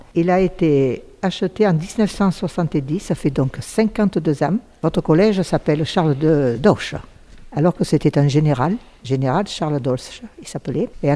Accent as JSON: {"language": "French", "region": "Provence-Alpes-Côte d'Azur", "country": "France", "tie": "born or raised there", "said": "Je ne suis pas née à Perm, je suis née à Lille sur la Sorgue, parce qu'à Perm, il n'y avait pas de maternité. Et j'ai toujours habité Perm avec mes parents."}